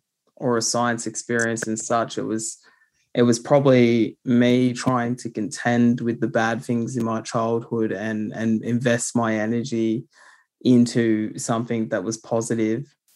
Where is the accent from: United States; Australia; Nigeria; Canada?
Australia; New South Wales; also born or lived in Tumby Bay, Australia / Bungonia, Australia; I grew up in the Illawarra region of New South Wales, and the South Coast is where I was born, but I also spent time in Tumby Bay in South Australia. And I also spent time in Bungonia, which is in the central Tablelands of New South Wales.